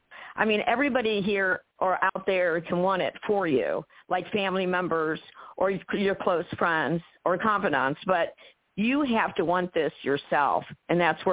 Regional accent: Ohio, United States; I am from Ohio, the Buckeye State, of course.

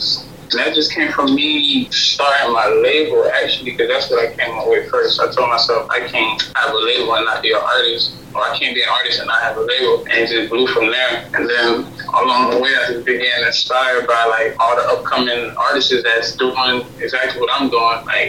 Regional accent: Pompano Beach, Florida, United States; I'm from South Florida, Broward County, Pompano Beach, Temple Road, Exit 39

